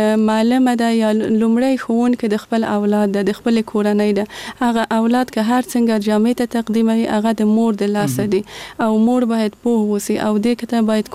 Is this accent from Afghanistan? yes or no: yes; Kabul, Afghanistan; زه په کابل کې زغیدلې یم او دلته مجوون کړی.